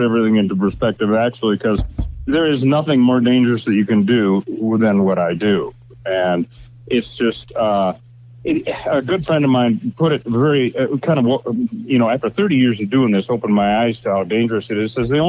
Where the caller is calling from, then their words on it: Bisbee, Arizona, United States; I am in the beautiful Cochise County in southeastern Arizona. I am in Bisbee, the best kept secret in the country.